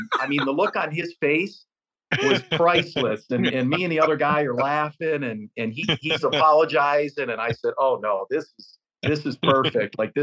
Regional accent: Pittsburgh, Pennsylvania, United States; And I'm from Pittsburgh originally.

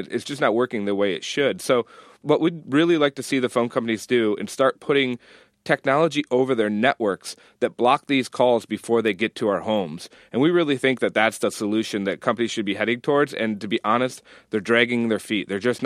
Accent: Buffalo, New York, United States; I grew up in Buffalo, so we would get one when they closed the roads in the schools.

